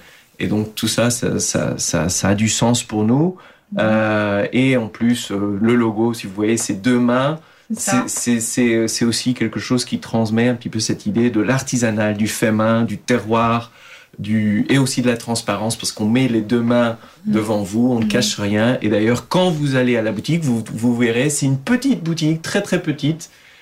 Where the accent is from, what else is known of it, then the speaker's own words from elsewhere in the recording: Portugal; au Portugal, on est, disons, dans le monde, quand on dit qu'on est du Portugal, du moins quand j'ai commencé à voyager, faire des voyages un petit peu lointains, je disais d'où je venais.